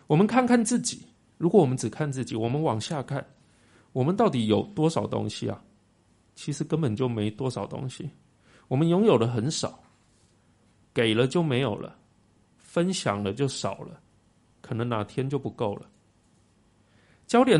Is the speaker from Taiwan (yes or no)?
yes; Taiwan; 这个是我们台湾人说所谓媳妇熬成婆的心态。